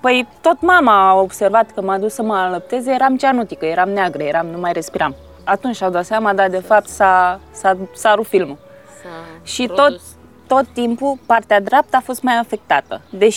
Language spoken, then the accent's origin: Romanian; Craiova, Dolj, Romania; am 33 de ani, sunt din Craiova.